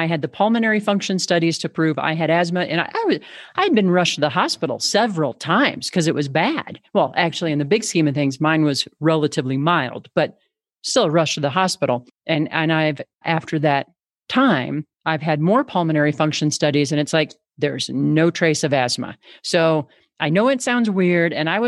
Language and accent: English; Midwest, United States; Because I'm like, wait a minute, I'm from the Midwest.